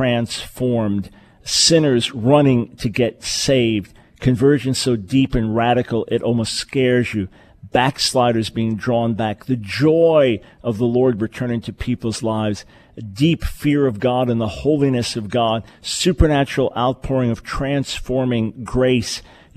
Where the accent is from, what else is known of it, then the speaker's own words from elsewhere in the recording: New York, United States; also born or lived in South; Growing up in New York, in the churches in New York, we didn't have that concept of holding a revival.